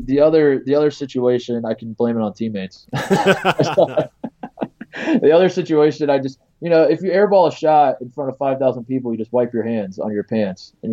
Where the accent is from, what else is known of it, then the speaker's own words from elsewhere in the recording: Indiana, United States; I would say, I grew up in Indiana at a big school.